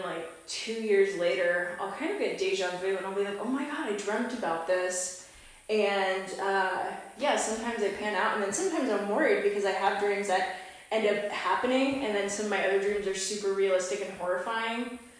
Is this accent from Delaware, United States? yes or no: no; Dover, New Jersey, United States; So my first one is that for those who don't know, I grew up in Dover, New Jersey, like an hour outside of New York City. And I grew up in a haunted house.